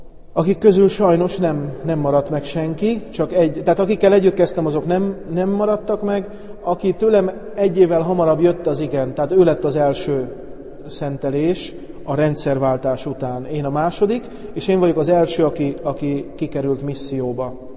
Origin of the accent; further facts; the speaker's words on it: Szihalom, Heves, Hungary; also born or lived in Eger; én Heves megyei, tehát Egerbe születtem, és egy Szihalom nevű faluban nőttem föl